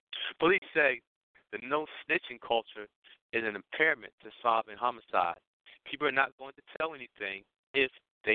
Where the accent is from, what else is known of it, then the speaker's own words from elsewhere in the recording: Philadelphia, Pennsylvania, United States; I'm from Philadelphia, so I'm starting with home.